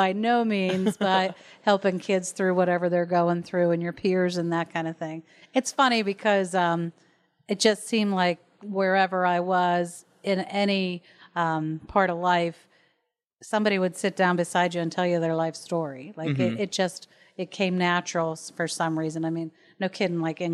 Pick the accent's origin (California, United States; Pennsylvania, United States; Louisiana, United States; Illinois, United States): Pennsylvania, United States; Elizabeth Township; I grew up in Elizabeth Township in Allegheny County. It's right down on the border of Westmoreland and right on the Yauk River.